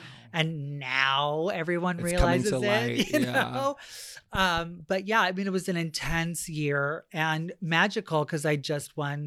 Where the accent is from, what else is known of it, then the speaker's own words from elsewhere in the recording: Hawaii, United States; I grew up in Maui. And so like you had to learn how to swim. And you had to learn how to understand the ocean or else.